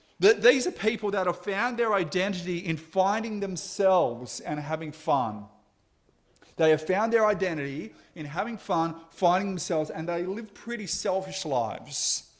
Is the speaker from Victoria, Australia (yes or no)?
no; Moree, New South Wales, Australia; I grew up in Moree in northwestern New South Wales